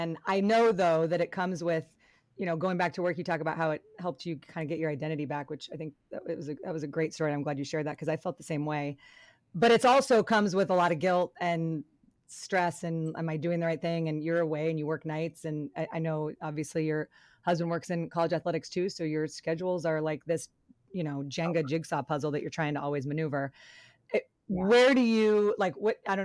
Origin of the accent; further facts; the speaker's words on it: Michigan, United States; also born or lived in Denver; I lived in Michigan, you know, I was born in Denver, but lived in Michigan after my mom and dad split up. I lived in a different state than my dad from age 2 to 13